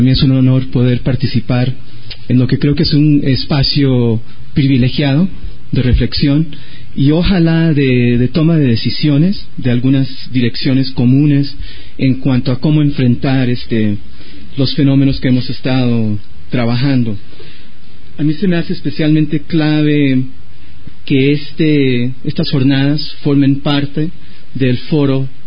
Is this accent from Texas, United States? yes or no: no; New York, United States; also born or lived in Colombia; soy de origen colombiano, nacido y criado en Nueva York, hijo de migrantes, hijo de la migración